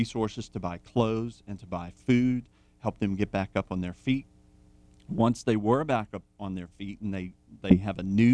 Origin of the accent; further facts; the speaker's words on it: Thibodaux, Louisiana, United States; moved away; You know, I'm a Cajun boy, so we never ate raw fish. We didn't even have a sushi restaurant in Thibodeau. I didn't know what sushi was until I left the Deep South.